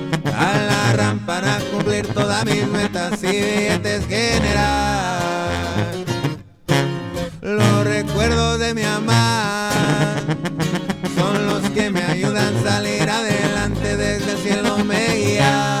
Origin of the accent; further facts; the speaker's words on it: Michoacán, Mexico; después para Michoacán, donde es mi tierra nata